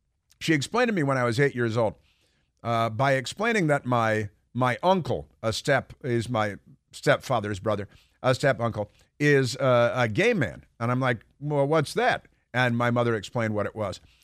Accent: Chicago, Illinois, United States; now in Washington, United States; There's just nothing anti-gay about Washington, D.C. I grew up in Chicago, nothing. And then I moved to Santa Barbara.

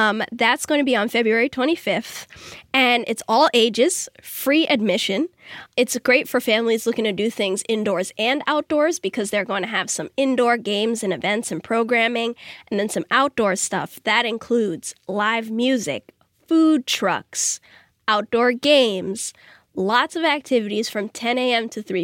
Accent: Arlington, Massachusetts, United States; Absolutely, I did. I grew up in Arlington, Massachusetts, and I lived in Quincy and Lowell.

